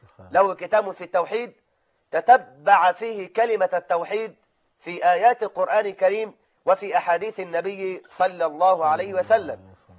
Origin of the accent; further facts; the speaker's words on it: Egypt; سأذكر بعض كلمات لأهل العلم الكبار عندنا في مصر